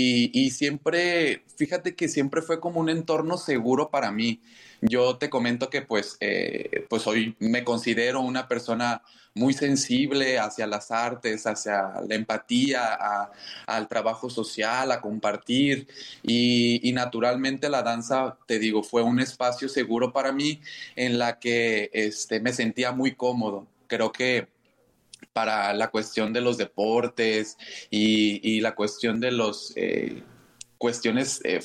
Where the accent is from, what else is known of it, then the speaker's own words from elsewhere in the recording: Los Cabos, Baja California Sur, Mexico; also born or lived in Mazatlán; yo soy originario de Sinaloa, nacido en Mazatlán, Sinaloa, pero yo siempre he dicho que soy de aquí, de Los Cabos, de Baja California Sur, porque crecí desde los primeros años, ¿no? Prácticamente aquí me crié.